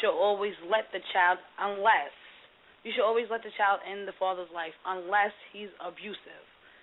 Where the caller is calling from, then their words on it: Brooklyn, New York, United States; I'm calling from Brooklyn.